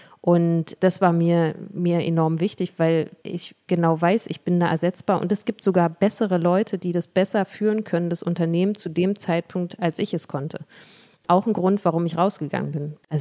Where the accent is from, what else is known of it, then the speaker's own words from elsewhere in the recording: Berlin, Germany; in meinem gewohnten Umfeld, in meiner Heimat, in Berlin und in Marzahn.